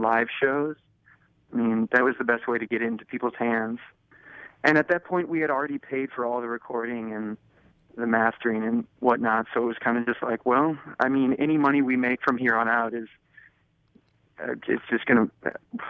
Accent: Minneapolis, Minnesota, United States; Yeah, we grew up here in Minneapolis, went to Southwest High School, and yeah, that's pretty much it.

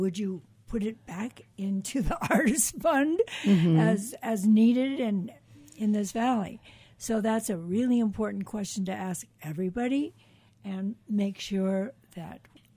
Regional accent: Aspen, Colorado, United States; And wherever I go in the world, and I'll say, oh, yep, I'm from Aspen, Colorado, and they go

